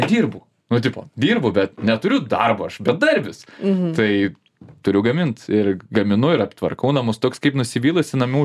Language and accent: Lithuanian; Kaunas, Kaunas County, Lithuania; aš iš Kauno, tai man pas mane yra tas.